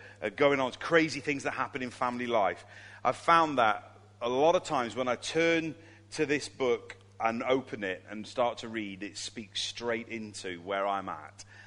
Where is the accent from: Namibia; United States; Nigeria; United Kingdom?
United Kingdom; Colchester, East of England; born there; also born or lived in Germany / Nuneaton; I was born in Colchester. Anybody been to Essex? Colchester in Essex?